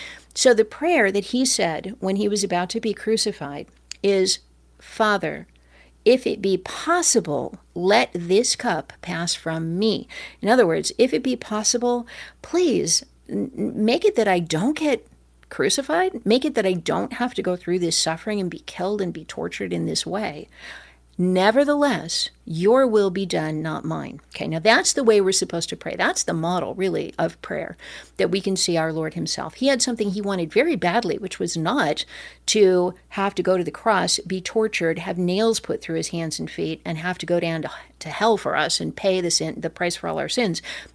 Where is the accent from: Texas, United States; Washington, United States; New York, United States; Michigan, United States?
Michigan, United States; hi there, I'm here from the States. I'm here from Michigan.